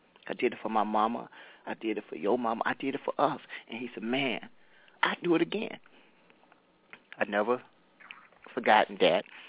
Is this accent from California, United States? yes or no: no; Stockbridge, Georgia, United States; I grew up in Stockbridge, Georgia, south of Atlanta.